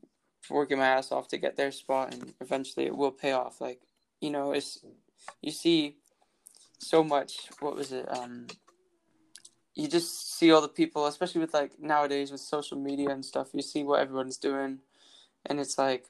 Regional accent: United States; So I grew up in America, and I went to high school in the States.

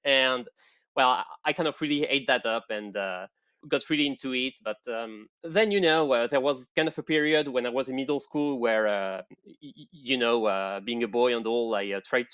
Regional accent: northern France, France; I am from Northern France.

